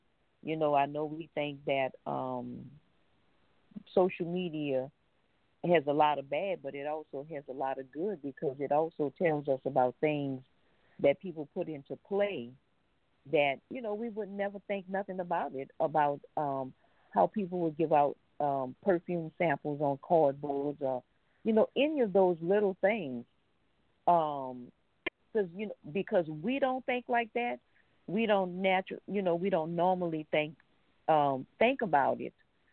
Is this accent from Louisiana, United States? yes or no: yes; New Orleans, Louisiana, United States; I guess with me, growing up in New Orleans, I've always been aware because we've always had things to happen